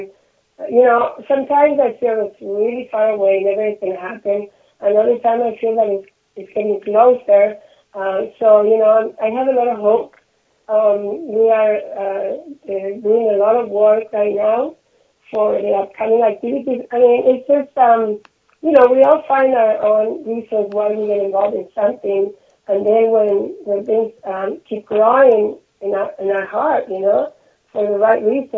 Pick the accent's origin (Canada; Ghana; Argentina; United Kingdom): Argentina; English is a second language; now in United States; I'm from Argentina. I've been in the United States for many years.